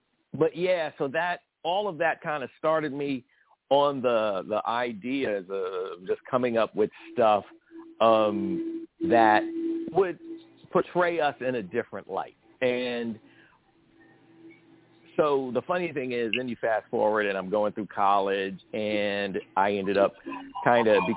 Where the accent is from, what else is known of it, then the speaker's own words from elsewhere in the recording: Brooklyn, New York, United States; Well, I grew up in Brooklyn, Fort Greene, before it was the gentrified Shangri-La that it is now.